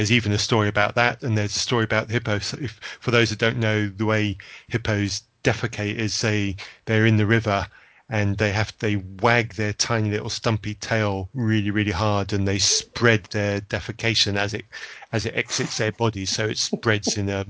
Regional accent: Zambia; And I've been, of growing up in Zambia, I've seen this

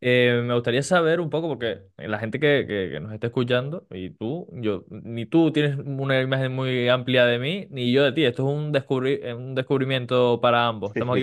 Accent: Canary Islands, Spain; accent: Canarian; yo soy canario, supongo que lo notarás por el acento.

